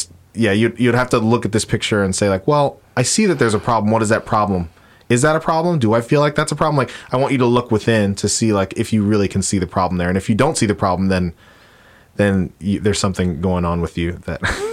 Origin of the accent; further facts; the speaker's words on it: Queens, New York, United States; I'm from Queens, and Linden Boulevard stretches from Brooklyn to Queens. And so I knew it from my childhood